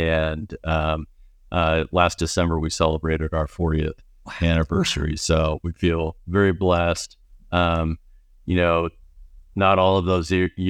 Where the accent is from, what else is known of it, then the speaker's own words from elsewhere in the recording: Greeley, Colorado, United States; Linda and I grew up in Greeley, Colorado, really kind of different upbringings.